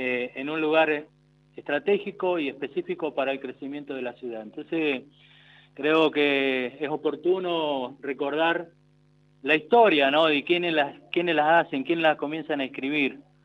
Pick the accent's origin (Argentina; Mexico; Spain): Argentina; hoy como argentinos también nos toca